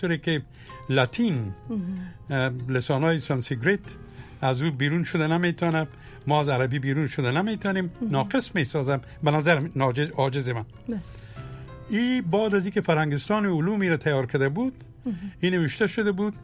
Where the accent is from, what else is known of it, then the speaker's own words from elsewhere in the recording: Afghanistan; که ما مملکت ما افغانستان و ما بعد ملت افغان